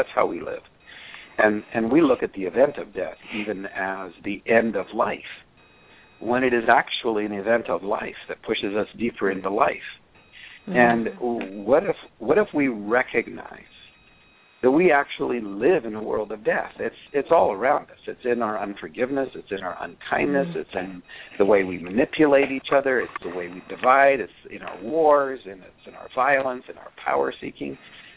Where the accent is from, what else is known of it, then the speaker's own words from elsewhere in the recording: Canada; I'm Canadian, so we don't have all the answers